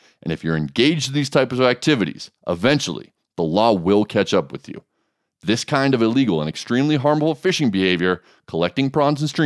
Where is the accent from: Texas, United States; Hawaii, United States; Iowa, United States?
Hawaii, United States; The only reason I haven't done it is because I grew up on Oahu, and I know that there are clean streams on Oahu where you can do this and feel comfortable about it.